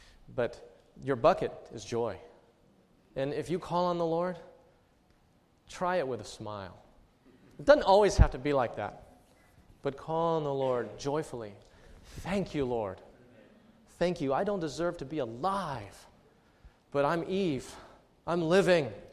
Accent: College Station, Texas, United States; I'm from College Station, and our trees are like this big, you know.

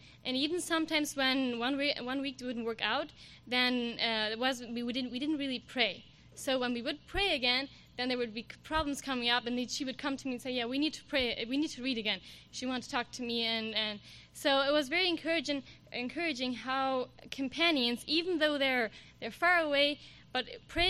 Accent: Cuauhtémoc, Mexico; English is a second language; from Mexico, Cuauhtémoc, and I'm the only college student in my locality

